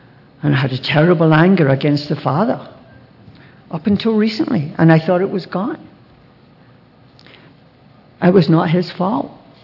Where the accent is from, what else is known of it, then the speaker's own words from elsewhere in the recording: Glasgow, Scotland, United Kingdom; born there; I was born in Glasgow, Scotland.